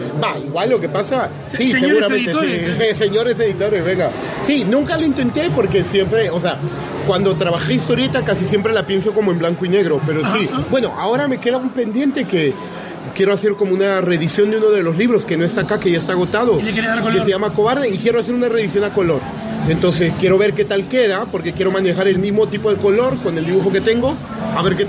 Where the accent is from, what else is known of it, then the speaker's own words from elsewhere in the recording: La Paz, Bolivia; En La Paz, yo soy de La Paz, ajá, estudié ahí en la Universidad de Arte, en la carrera de artes de la Universidad Pública